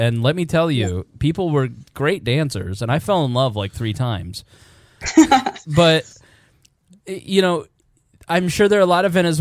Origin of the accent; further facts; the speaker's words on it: United States; because I'm fully American.